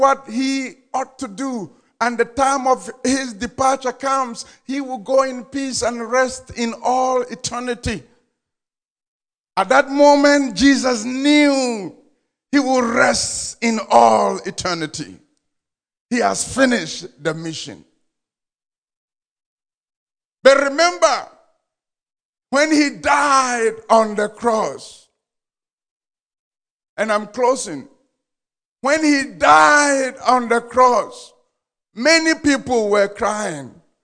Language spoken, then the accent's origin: English; Ghana; Because growing up in Ghana, there is something that your father would tell you, men don't cry.